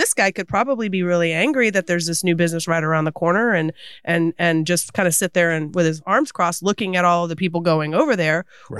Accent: United States; But I grew up in Polk County from the age of 5 to now.

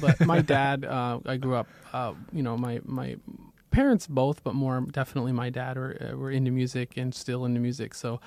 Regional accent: Minnesota, United States; Growing up in Minnesota, there's a drummer, Dave King, who is world-renowned

